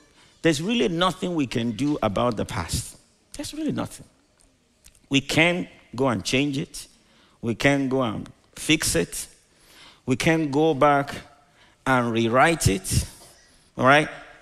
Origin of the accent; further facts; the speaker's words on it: Nigeria; when I was growing up in Nigeria, some of the conductors would say, face forward.